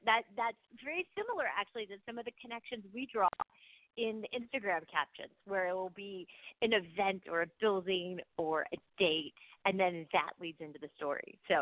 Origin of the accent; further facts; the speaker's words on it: St. Louis, Missouri, United States; And there was a museum where I grew up in St. Louis, but it was mostly books.